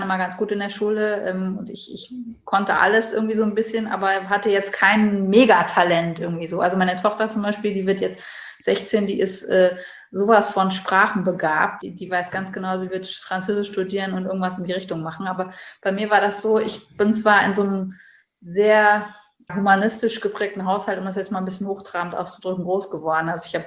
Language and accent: German; Bonn, North Rhine-Westphalia, Germany; Ich komme eigentlich aus Bonn. Also ich bin eine Zugereiste. Ah, okay. Ich bin geboren und aufgewachsen in Bonn.